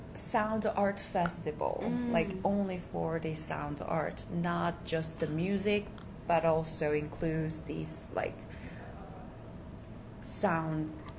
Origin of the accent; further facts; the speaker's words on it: Seoul, South Korea; English is a second language; moved away as an adult; also born or lived in Chicago; now in Boulder, United States; Oh, and I'm originally from Seoul, South Korea, but I studied in Chicago for 2 years, and then I'm doing my PhD in here, Boulder.